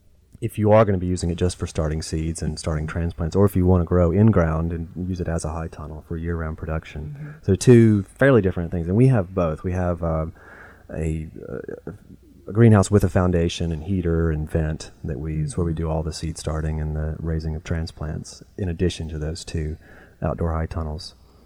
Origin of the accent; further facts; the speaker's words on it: Jonesville, Virginia, United States; I'm from Jonesville over in Lee County.